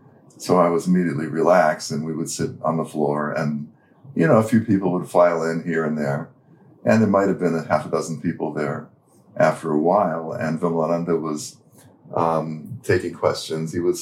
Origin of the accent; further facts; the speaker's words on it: Santa Fe, New Mexico, United States; Which is my native place.